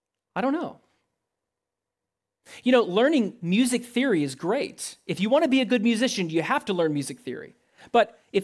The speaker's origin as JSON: {"language": "English", "town": "Nashville", "region": "Tennessee", "country": "United States", "said": "I come from Middle Tennessee. I come from Nashville, Tennessee, and that's Music City."}